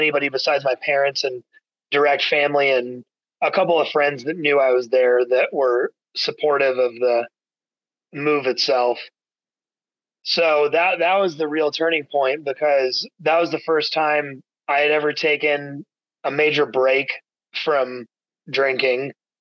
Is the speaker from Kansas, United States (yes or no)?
yes; Kansas City, Kansas, United States; So I grew up in Kansas City, Kansas, and had a pretty, you know, structured, normal life with my folks and my two siblings.